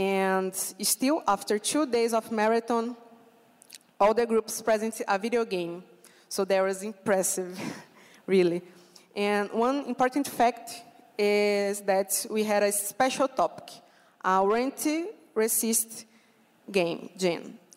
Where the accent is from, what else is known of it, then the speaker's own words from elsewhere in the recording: Maranhão, Brazil; I'm from Maranhão in Brazil. And Maranhão is a unique place in Brazil.